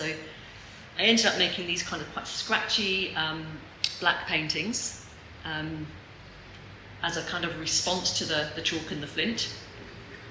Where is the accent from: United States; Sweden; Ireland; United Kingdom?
United Kingdom; East of England; and I'm from Suffolk, but Suffolk and the South Downs share chalk as their sort of base